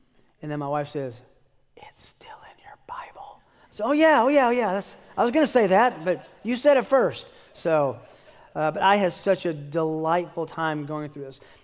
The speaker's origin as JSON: {"language": "English", "country": "United States", "said": "So they were, I'm an American, so I'm a novelty."}